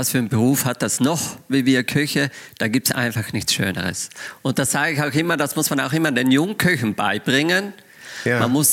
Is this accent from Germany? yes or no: no; Trentino-Alto Adige, Italy; Wir haben so eine kleine Pension in Südtirol gehabt, wo ich geboren bin.